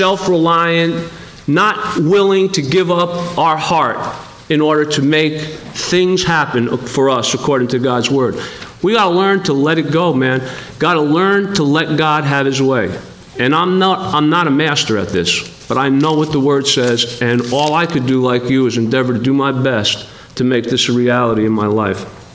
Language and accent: English; New Jersey, United States; I grew up in New Jersey. In New Jersey, you're taught from the day that you're born, you don't trust anybody.